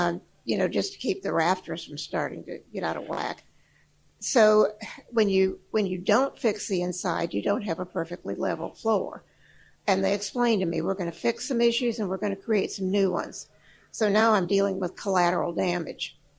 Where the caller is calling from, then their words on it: Madison, United States; from Madison.